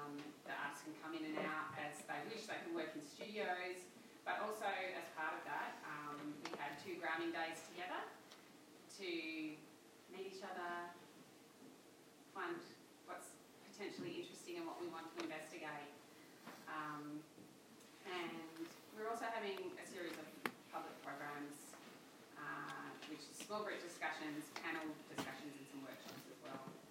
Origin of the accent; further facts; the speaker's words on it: Canberra, Australian Capital Territory, Australia; now in Perth, Australia; I grew up in Canberra